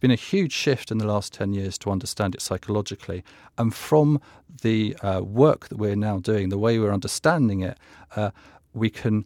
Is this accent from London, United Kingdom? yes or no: yes; London, United Kingdom; I'm pleased to say at this point that I'm from London.